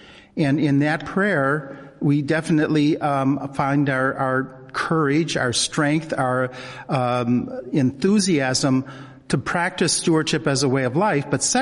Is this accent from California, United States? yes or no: no; Minot, North Dakota, United States; I'm from North Dakota. Yeah. Oh, you remember the one from North Dakota. Okay. And I'm still from North Dakota. I'm from Minot.